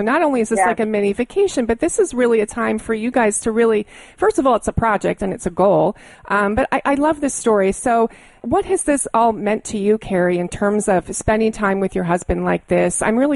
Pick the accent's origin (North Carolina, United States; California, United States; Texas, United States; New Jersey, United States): New Jersey, United States; So I grew up in New Jersey.